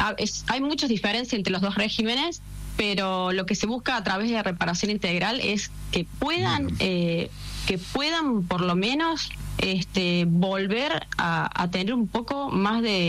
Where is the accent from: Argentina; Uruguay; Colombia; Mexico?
Argentina; Creo que esto es un ejemplo para unirnos como argentinos y dejar la política de lado.